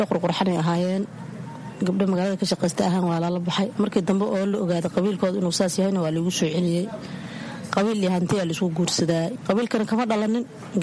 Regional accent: Kismayo, Lower Juba, Somalia; born there; Waxaan ku dhashay Kismaaya, ka xagga meel baadiya aan ku dhashay.

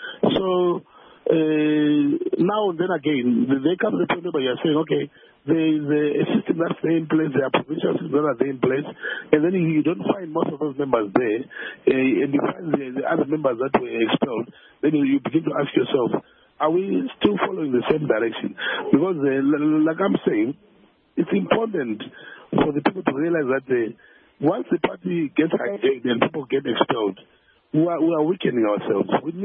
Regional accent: Bulawayo, Zimbabwe; myself personally, I'm from Matabele here in Bulawayo.

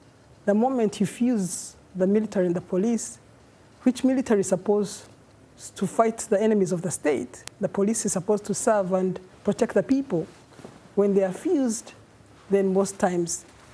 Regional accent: Uganda; English is a second language; And being my home country, I'm very passionately following what's happening.

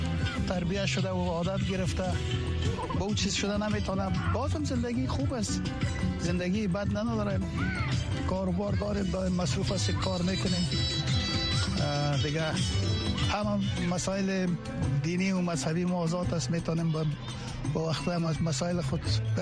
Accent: Afghanistan; now in United States; از افغانستان هستم. مدت 7 سال میشه که در امریکا آمدیم.

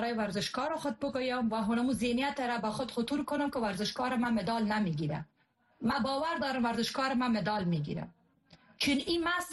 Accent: Afghanistan; با هی از افغانستان هستیم، افغان هستیم

